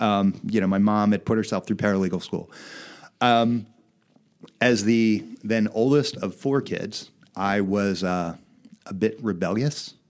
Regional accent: Wilmington, United States; born there; No, I was born in Wilmington, okay.

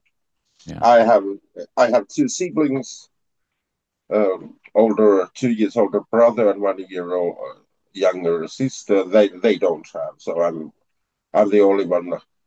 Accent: Finland; English is a second language; I'm living, and I'm from Finland in Northern Europe. I'm living in the city of Turku

